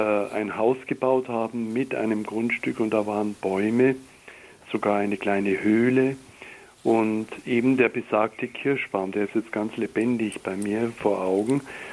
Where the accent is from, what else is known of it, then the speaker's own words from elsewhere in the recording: Buchenhüll, Bavaria, Germany; Eben in Wald oder in die Natur des Altmühltals, wo ich herkomme.